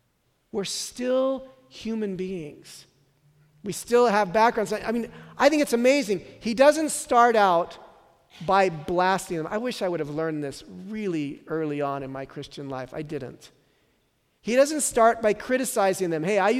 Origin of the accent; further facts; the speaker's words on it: San Francisco, California, United States; I grew up in San Francisco, my grandfather was of this Armenian political party, my other grandfather came from Kharper.